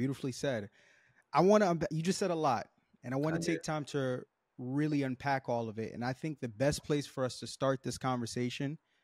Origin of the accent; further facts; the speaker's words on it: Haiti; Yeah, of course. I'm Haitian.